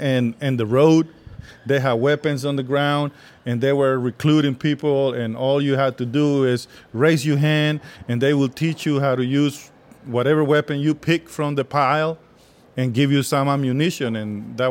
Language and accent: English; San Marcos, San Salvador, El Salvador; I was born in 1963 in San Salvador, and I grew up in the town of San Marcos.